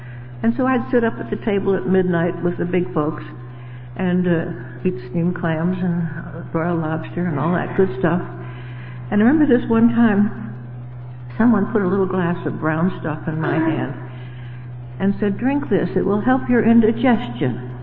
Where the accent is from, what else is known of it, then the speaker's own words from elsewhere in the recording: Pennsylvania, United States; born there; I was born in Pennsylvania, of northeastern Pennsylvania. I'm an only child.